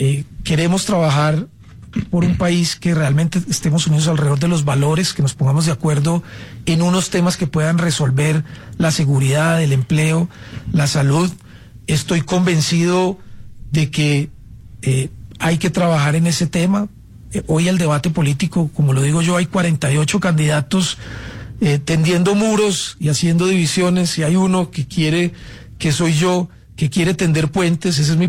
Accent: Colombia; y yo, pues, como colombiano siempre priorizaré mi país, la patria

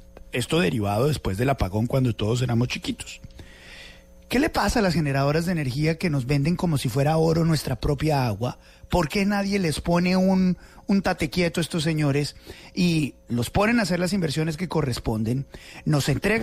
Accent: Colombia; Como colombiano, como persona de la calle

